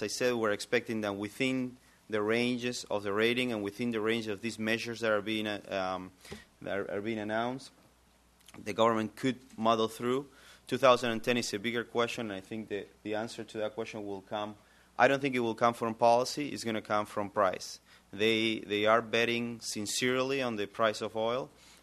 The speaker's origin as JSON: {"language": "English", "country": "Argentina", "said": "As I'm originally from Argentina"}